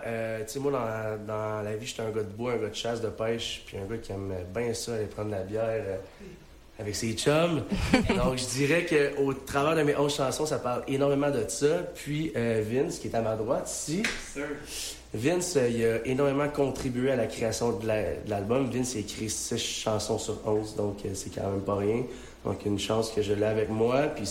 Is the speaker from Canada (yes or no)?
yes; Montreal, Quebec, Canada; nous autres, on vient comme de Montréal, puis on est à 15 heures de char